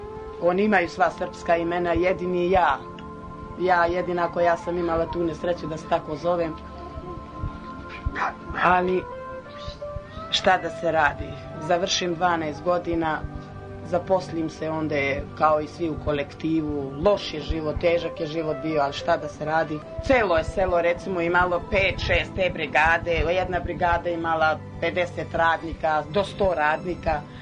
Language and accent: Serbian; Kamenica, Shkodër County, Albania; now in Kosovo; Da, rođena sam u Albaniji, selo Kamenica, 1969. godine. Tamo sam do 5 godina bila u jednom drugom selu